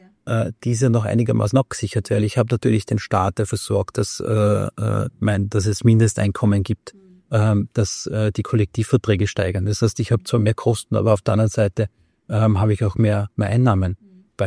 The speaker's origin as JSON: {"language": "German", "country": "Austria", "said": "Und wenn das jetzt so wie bei uns in Österreich über 3-4 Jahre geht, verändert sich auch das Konsumverhalten."}